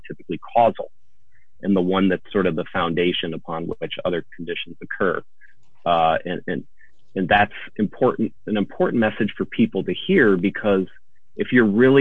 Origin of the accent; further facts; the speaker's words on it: East Coast, United States; I'm from the East Coast originally